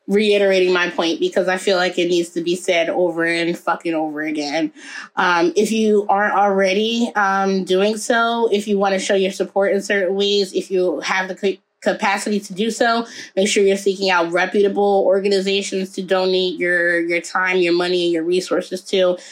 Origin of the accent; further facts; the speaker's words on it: United States; Just like I am an American born and raised